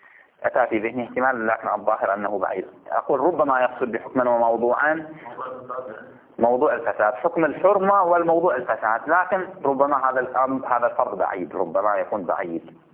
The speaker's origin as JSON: {"language": "Arabic", "country": "Bahrain", "said": "خب احنا عندنا في البحرين شي نسميه خطوبة"}